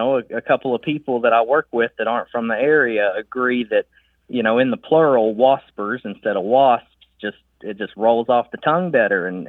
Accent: United States; When I was growing up in Pulaski County, wasper was, I didn't realize

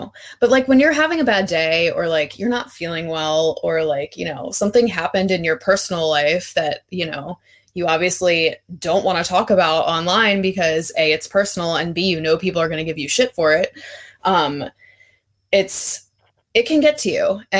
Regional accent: Baltimore, Maryland, United States; and I am from Baltimore, so I I'm a Ravens fan.

